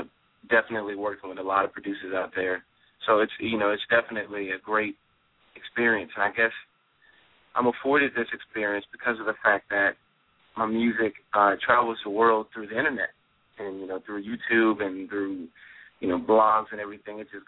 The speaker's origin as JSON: {"language": "English", "town": "Baton Rouge", "region": "Louisiana", "country": "United States", "said": "So generally, I come from Louisiana"}